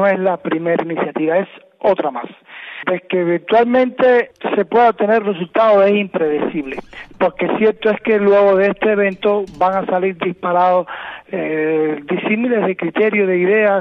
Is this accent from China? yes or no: no; Cuba